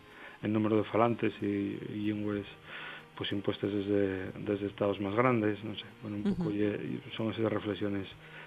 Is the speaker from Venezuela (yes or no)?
no; Somió, Asturias, Spain; la mi infancia en Somió, ¿no? Pues como te va marcando la vida en un pueblo y un pueblo muy cercano a Sisión, pero bueno, y era un pueblo, por lo menos, de la que yo crecía.